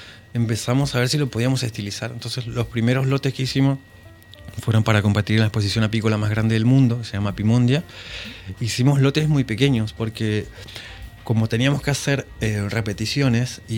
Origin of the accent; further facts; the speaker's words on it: Misiones, Argentina; yo vengo de la provincia de Misiones, estoy comenzando este camino